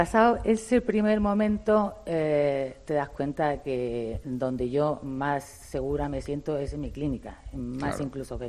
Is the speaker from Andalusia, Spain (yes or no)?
yes; Almería, Andalusia, Spain; yo soy de Almería y a mí me recuerda a mi tierra